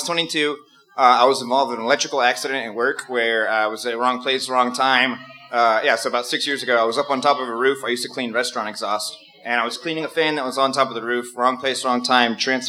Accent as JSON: {"language": "English", "town": "Roatan", "region": "Bay Islands", "country": "Honduras", "tie": "born or raised there", "also_born_or_lived": "Guam / Seattle, United States", "moved": "yes", "lives_now": "Atlanta, United States", "said": "So a little bit in Guam, then I moved to right outside of Seattle, Washington, until I was about 6, and then moved to Roatan, Honduras, and lived there until 2000. And then since then, I've been in Atlanta."}